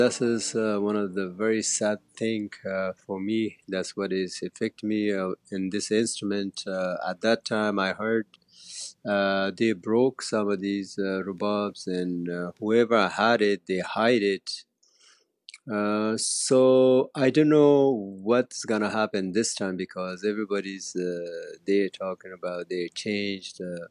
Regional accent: Afghanistan; moved away; they were very surprised that I kept this instrument alive all these years that I was away from Afghanistan.

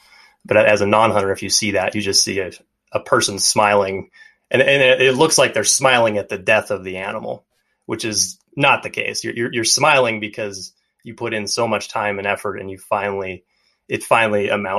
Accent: Montana, United States; growing up in Montana and probably really any mountain or outdoorsy community, you know, you're just naturally surrounded by it.

